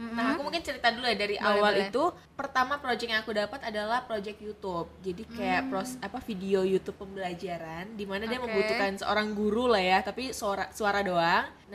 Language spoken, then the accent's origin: Indonesian; Nanga Pinoh, West Kalimantan, Indonesia; Kalau di daerah aku di Nangapino, Kalimantan Barat